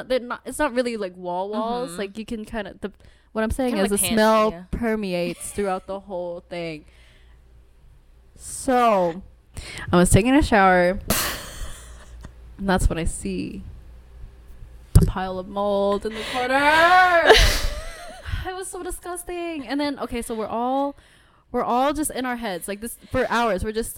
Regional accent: United States; I'm born and raised in the U.S. I am Vietnamese American, but my family is also from the south.

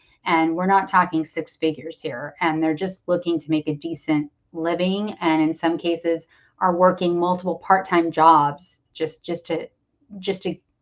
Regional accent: Birmingham, Alabama, United States; also born or lived in Los Angeles, United States; we're live streaming from Birmingham, Alabama, where I went to high school and Edward moved here to be with me. And I moved back here after living in Los Angeles over 20 years. So, and I'm kind of from the Southeast.

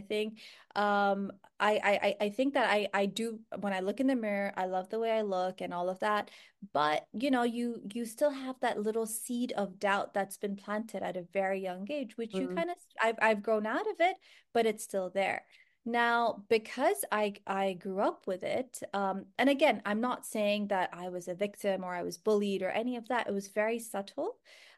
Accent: Pakistan; So growing up, I'm Pakistani. So, I grew up in a household where, Pakistanis, the culture is that the fairer you are, the prettier you are, right?

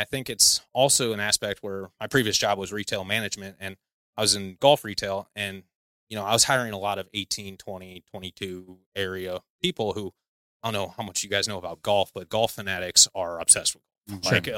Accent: St. Louis, Missouri, United States; also born or lived in Jacksonville, United States / Orlando, United States / Milwaukee, United States; growing up in St. Louis, you know, I lived in Jacksonville, Florida, Orlando, Florida, Milwaukee. Like, I've always kind of been in big cities, and I've never really had a long-term time in a small town like that.

